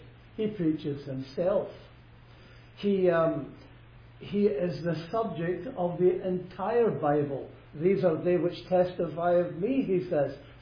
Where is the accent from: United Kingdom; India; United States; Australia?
United Kingdom; Glasgow, Scotland; Going back over 70 years ago, when I grew up in Glasgow, you could have assumed then, more or less, the entire nation were church-going people.